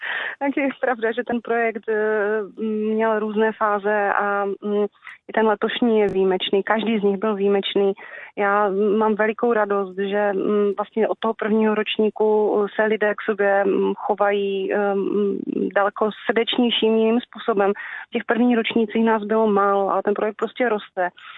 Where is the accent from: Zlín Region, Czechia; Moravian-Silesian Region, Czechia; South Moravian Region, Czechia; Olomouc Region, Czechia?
Moravian-Silesian Region, Czechia; Dobroslavice; A já jsem z Dobroslavic